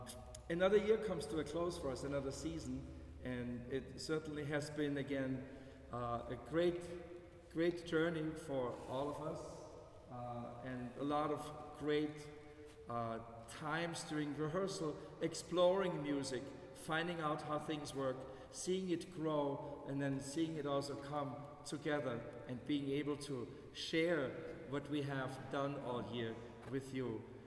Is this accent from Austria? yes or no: yes; Austria; moved away; It's one that goes back, I think, when I grew up back in Austria.